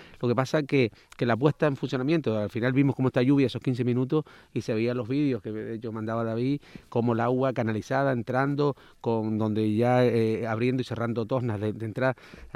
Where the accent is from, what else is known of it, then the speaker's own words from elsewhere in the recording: La Matilla, Canary Islands, Spain; yo soy de aquí, de la Matilla